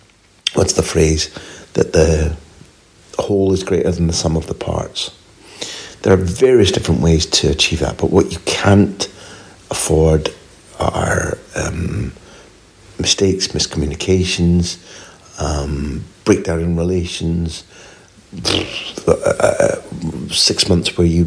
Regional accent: Scotland, United Kingdom; also born or lived in Spain; I grew up in Scotland, we've travelled a little bit

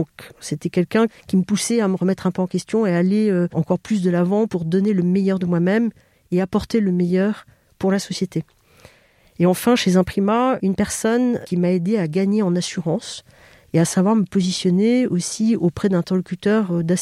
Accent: Bordeaux, Nouvelle-Aquitaine, France; j'ai 57 ans, je viens de Bordeaux, qui est ma région d'origine. J'étais élevée au milieu de 3 frères

